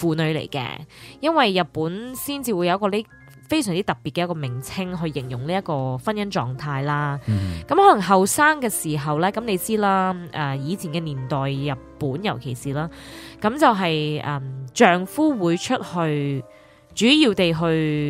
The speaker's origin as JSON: {"language": "Cantonese", "country": "China", "said": "有我们中国人呢不是有些讲句呢"}